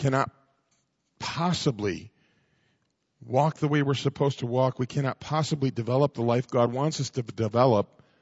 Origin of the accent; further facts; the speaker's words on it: Mexico; I'm from Mexico, and I thought it was okay